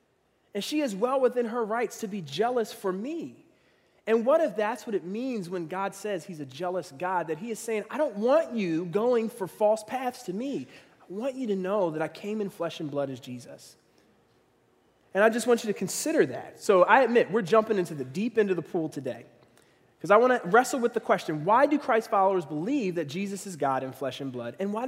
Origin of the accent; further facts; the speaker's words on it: Philadelphia, Pennsylvania, United States; I grew up in Philadelphia, and at that time, Malefi Kete-Asante, who was a professor out of Temple University, was really speaking and talking about this idea of Afrocentricity.